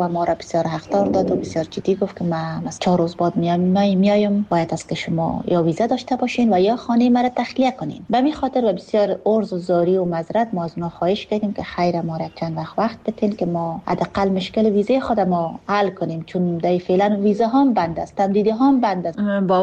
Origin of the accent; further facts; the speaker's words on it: Afghanistan; now in Karachi, Pakistan; من افغان هستم